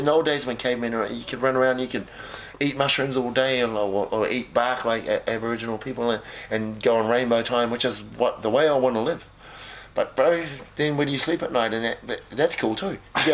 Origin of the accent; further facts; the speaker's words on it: New Zealand; all right, especially as a Kiwi.